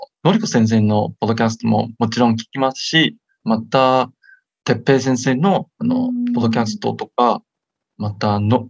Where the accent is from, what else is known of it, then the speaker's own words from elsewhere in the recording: Taiwan; Japanese is a second language; 私は台湾出身です。はい、今桃園に住んでいます。桃園っていうのは台湾のある国際的な空港がある町なんですね。